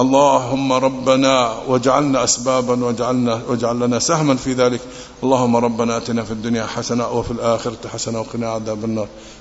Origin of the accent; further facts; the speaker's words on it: Palestine; we are from Palestine, the people asking me what we can do for Palestine. We are Palestinians, we are nearby.